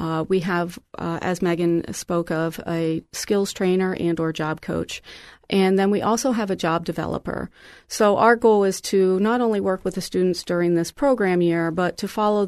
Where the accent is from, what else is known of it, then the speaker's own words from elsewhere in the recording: Pennsylvania, United States; I was not able to get the program implemented in my home state of Pennsylvania.